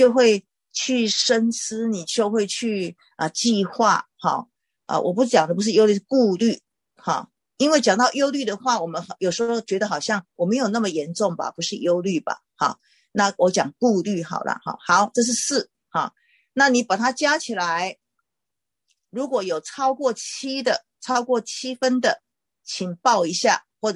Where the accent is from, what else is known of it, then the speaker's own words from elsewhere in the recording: Taiwan; 好像在我从台湾来的哈，台湾的话就要当兵